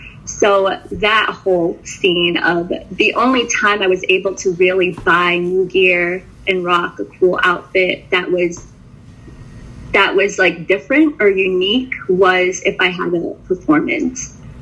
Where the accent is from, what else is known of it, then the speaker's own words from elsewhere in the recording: Philippines; moved away; So I'm an immigrant. I immigrated from the Philippines, and back in the 90s, I think it was just huge for, I guess my parents or my like mom's generation to kind of like flex back when it came to like sending stuff back to the Philippines.